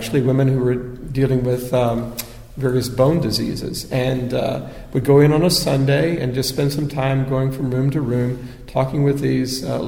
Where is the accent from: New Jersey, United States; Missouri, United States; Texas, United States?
Missouri, United States; I come from Southeast Missouri.